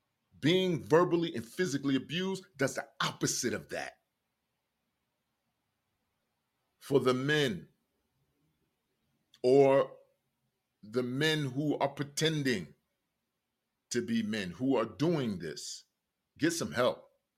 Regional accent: Newark, New Jersey, United States; I grew up in Newark, New Jersey. This was never a thing that was respected. Not even in my neighborhood.

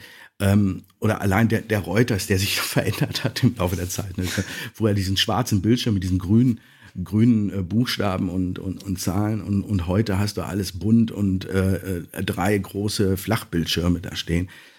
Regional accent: Dortmund, North Rhine-Westphalia, Germany; Klar, ne, als Dortmunder

